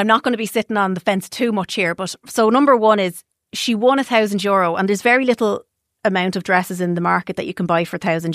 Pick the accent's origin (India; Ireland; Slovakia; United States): Ireland; But look, we're Irish.